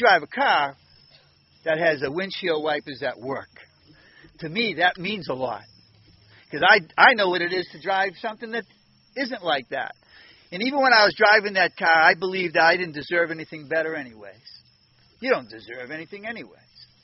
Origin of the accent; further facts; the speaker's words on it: Winthrop, Massachusetts, United States; I'm from Winthrop, Massachusetts